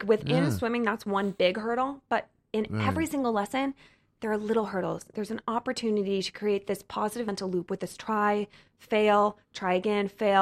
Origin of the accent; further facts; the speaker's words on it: Utah, United States; born there; also born or lived in London / Colorado / Wisconsin / Chicago; now in Los Angeles, United States; I was born in Utah, then moved to London, and then to Colorado, then Wisconsin, went to school in Chicago, and then I moved out here.